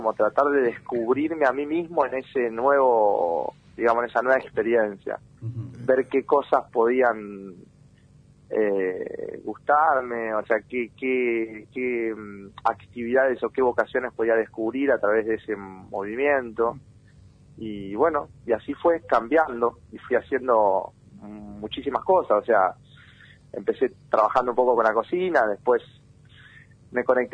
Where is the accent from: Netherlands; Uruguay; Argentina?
Argentina; Chacabuco, Buenos Aires Province; Yo soy oriundo de Chacabuco, provincia de Buenos Aires.